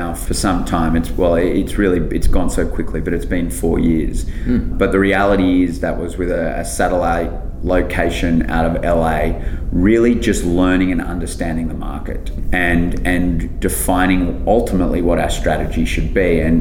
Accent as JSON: {"language": "English", "country": "Australia", "said": "I'll use the Australian market today. Mm-hmm. You know, my accent's a dead giveaway."}